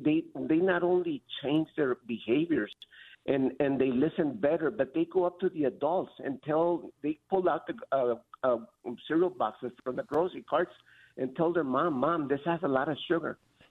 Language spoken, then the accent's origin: English; San Antonio, Texas, United States; also born or lived in Wyoming; So I don't remember living in Wyoming other than I was probably about 4 months old, but I grew up here in San Antonio.